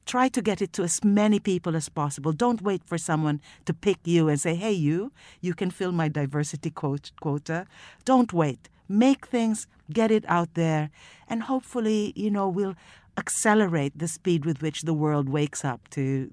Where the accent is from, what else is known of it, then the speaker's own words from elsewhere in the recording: Manila, Metro Manila, Philippines; But the funny thing about growing up in a place like the Philippines is there was no publishing in the Philippines when I was growing up